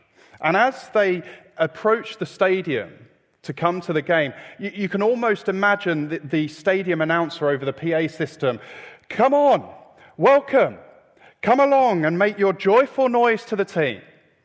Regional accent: London, United Kingdom; I grew up in North London, so I'm allowed to be. I grew up near the stadium

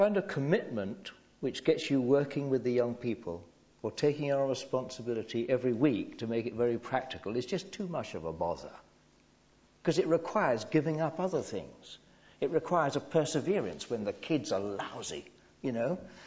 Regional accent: South West England, United Kingdom; I'm Cornish, you know

